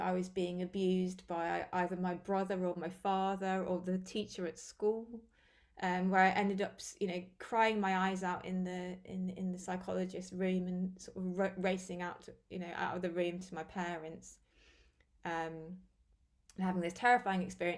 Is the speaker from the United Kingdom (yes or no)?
yes; West Midlands, United Kingdom; We went to Birmingham, which is the largest city near my hometown in Staffordshire in England.